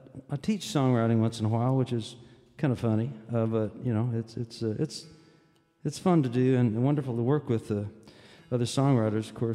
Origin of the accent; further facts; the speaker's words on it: Independence, Missouri, United States; But he saw that I was from Independence, Missouri, and he based the songwriting assignment on where we grew up.